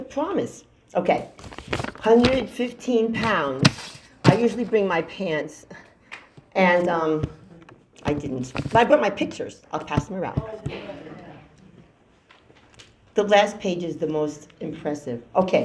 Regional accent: Mamaroneck, New York, United States; I'm from Mamaroneck, New York.

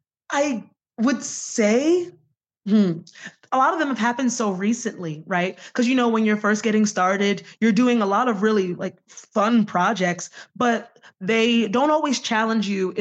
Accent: Staten Island, New York, United States; moved away as an adult; now in Buffalo, United States; No, originally I'm from Staten Island, New York. So I'm from New York City and I spent most of my life there and grew up there. And then I came out here for school.

